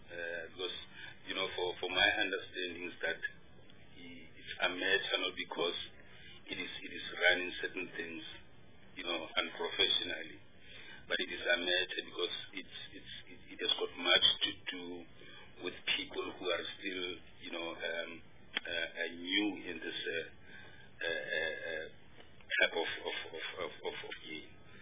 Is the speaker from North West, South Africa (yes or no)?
yes; North West, South Africa; For instance, I'm from the Northwest. In certain parts of my province